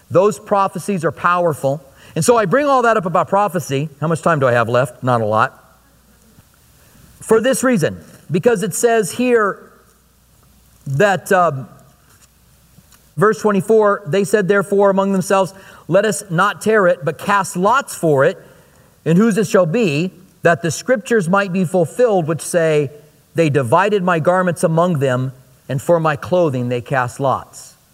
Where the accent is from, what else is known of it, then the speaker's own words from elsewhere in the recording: Clinton, Iowa, United States; born there; I was born in Clinton, Iowa. I can't change that no matter how hard I try.